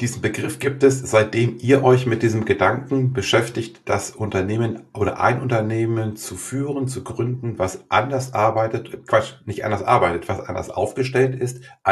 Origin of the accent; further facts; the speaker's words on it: Göttingen, Lower Saxony, Germany; in meiner Heimat Göttingen ansässig ist, verfolge ich natürlich auch die Entwicklung sehr aufmerksam.